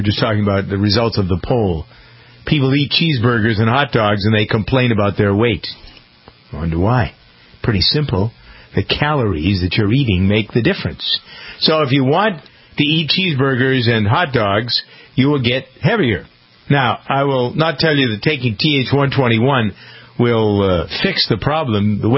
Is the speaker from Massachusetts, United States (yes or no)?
yes; Boston, Massachusetts, United States; I was from Boston, did radio here for a long time, told the story, blah, blah, blah.